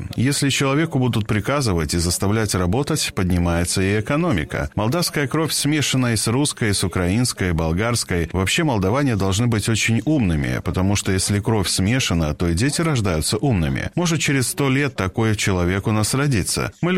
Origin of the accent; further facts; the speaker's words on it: Moldova; Важно то, что я из Молдовы.